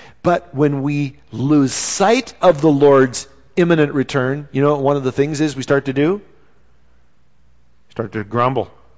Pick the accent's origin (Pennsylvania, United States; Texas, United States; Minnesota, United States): Minnesota, United States; Kind of like where I was raised in Minnesota, there wasn't irrigation that took place to water the crops.